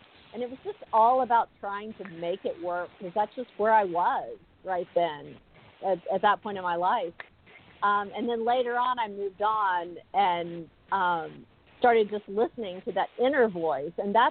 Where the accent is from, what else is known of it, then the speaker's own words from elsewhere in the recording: Texas, United States; I'm from Texas, and in the Bible Belt, preachers still will say things from the pulpit about yoga being evil